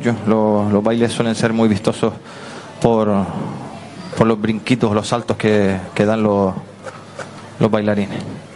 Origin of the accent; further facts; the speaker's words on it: Fuerteventura, Canary Islands, Spain; nosotros somos de aquí, de Fuerteventura